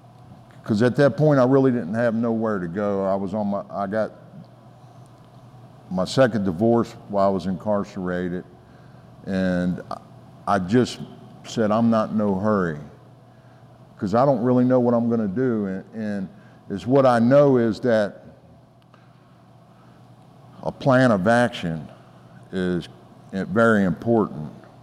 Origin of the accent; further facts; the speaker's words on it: Kentucky, United States; So today, you know, in my community, I'm from Northern Kentucky.